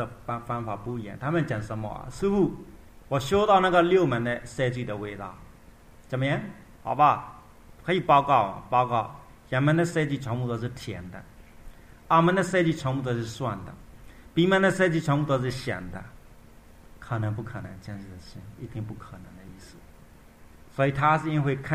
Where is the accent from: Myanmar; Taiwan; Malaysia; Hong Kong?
Myanmar; Chinese is a second language; 我们缅甸人的话看自己修的哪一部分